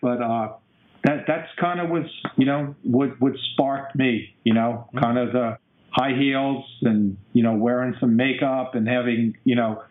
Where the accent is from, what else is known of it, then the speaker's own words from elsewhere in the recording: New Orleans, Louisiana, United States; they were doing in New Orleans, which is my hometown.